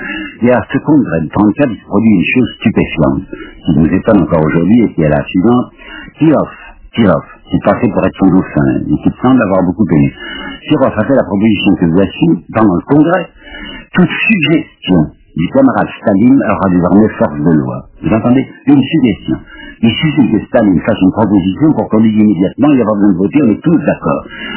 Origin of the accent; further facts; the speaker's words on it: France; notre, je dis notre, parce que je suis français